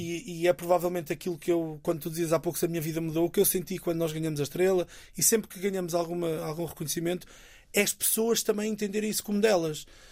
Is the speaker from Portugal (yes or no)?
yes; Canas de Senhorim, Viseu, Portugal; Eu sou das Minas da Ujeriça e de Canas Senhorim